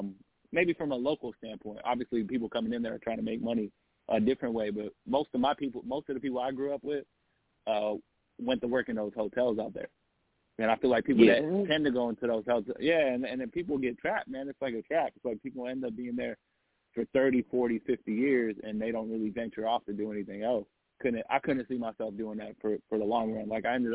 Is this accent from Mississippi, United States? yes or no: no; Las Vegas, Nevada, United States; now in Los Angeles, United States; I'm full-blooded Egyptian. I grew up in Vegas, though, so that's kind of where Sin City comes in.